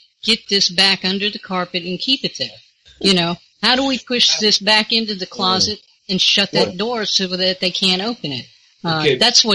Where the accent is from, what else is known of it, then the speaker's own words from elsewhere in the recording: Louisiana, United States; I was born and raised in Louisiana, which is known for its Catholic roots and the parishes. And I knew the people there.